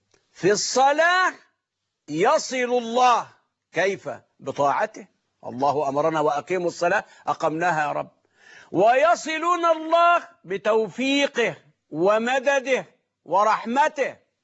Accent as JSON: {"language": "Arabic", "town": "Mansoura", "region": "Dakahlia", "country": "Egypt", "said": "كان عندنا في المنصورة"}